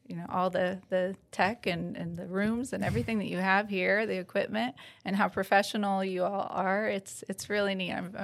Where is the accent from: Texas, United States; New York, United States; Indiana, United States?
Indiana, United States; I'm from Madison County.